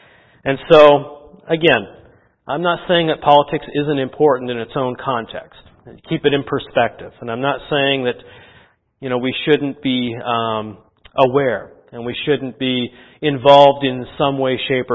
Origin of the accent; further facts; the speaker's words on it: Canada; now in United States; I'm from Canada. Canada's a good country too. But I've lived most of my adult life here.